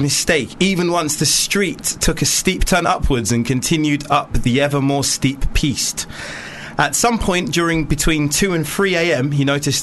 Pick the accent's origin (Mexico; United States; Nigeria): Nigeria; Don't embarrass yourself. Don't embarrass yourself. That's rule number one of being a Nigerian.